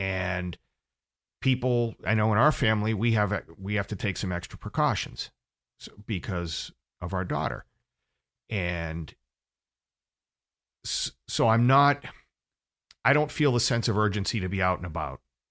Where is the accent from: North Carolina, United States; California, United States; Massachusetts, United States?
Massachusetts, United States; I'm from Massachusetts originally. I still have a lot of friends who live up there.